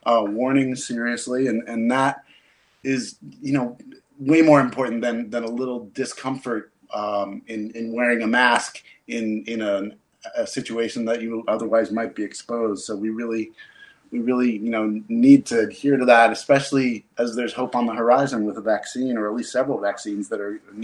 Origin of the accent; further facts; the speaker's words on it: Utah, United States; I grew up in Utah and did a lot of camping and hiking in the West when I was a kid.